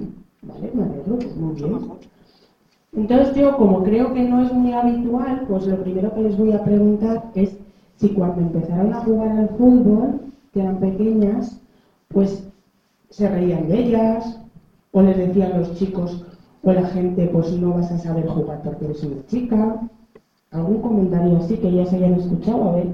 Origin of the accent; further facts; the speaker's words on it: Teruel, Aragon, Spain; soy de Teruel. Lo que pasa es que me vine aquí a estudiar y llevo ya aquí 7 años.